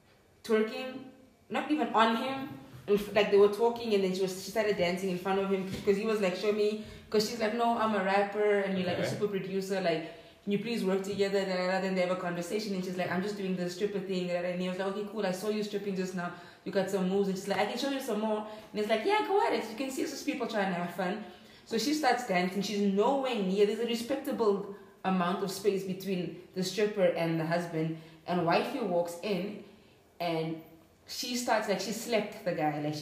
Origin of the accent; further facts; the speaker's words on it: Namibia; because I'm Namibian and I grew up in Namibia